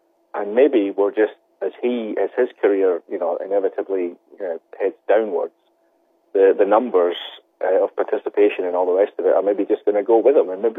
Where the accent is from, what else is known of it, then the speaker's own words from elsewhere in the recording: Scotland, United Kingdom; Well, where I come from, I'm from Scotland, where we invented the game